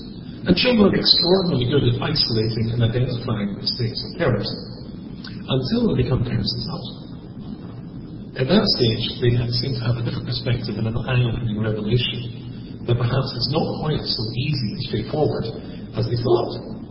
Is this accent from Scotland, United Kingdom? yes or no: yes; Scotland, United Kingdom; accent: Scottish; When I lose my temper, which is almost never, my accent becomes more Scottish. So just in case you're near me and I start speaking a broad Scottish accent, run.